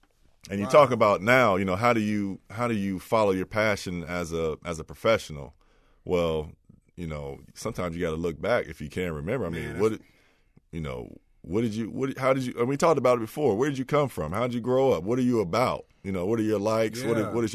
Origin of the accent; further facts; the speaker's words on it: Trotwood, Ohio, United States; they did a kind of a story on me and my family growing up in Trotwood, Ohio. And they went and spoke to my mother back home